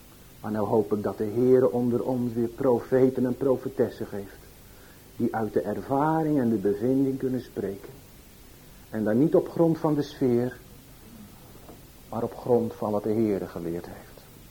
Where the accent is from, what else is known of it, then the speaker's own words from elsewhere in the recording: Ierseke, Zeeland, Netherlands; Ik kom zelf uit Ierseke